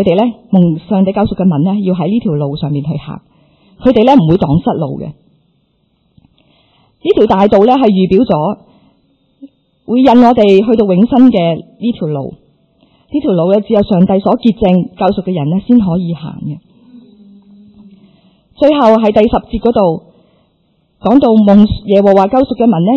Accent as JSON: {"language": "Cantonese", "country": "China", "said": "因为可能我哋中国人传统咧都系好比较含蓄啲嘅"}